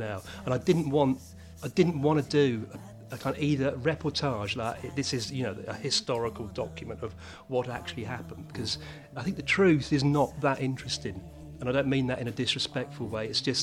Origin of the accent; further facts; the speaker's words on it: England, United Kingdom; I'm an Englishman